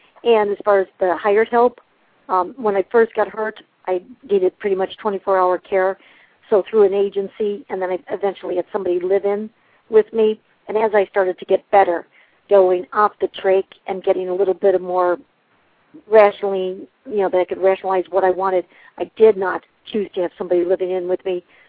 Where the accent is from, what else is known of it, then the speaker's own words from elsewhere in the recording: New Jersey, United States; now in Florida, United States; Again, I was from New Jersey. I'm in Florida now.